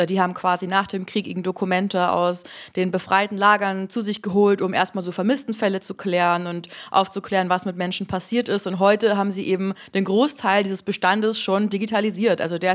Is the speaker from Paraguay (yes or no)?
no; Bavaria, Germany; Ich komme eigentlich aus Bayern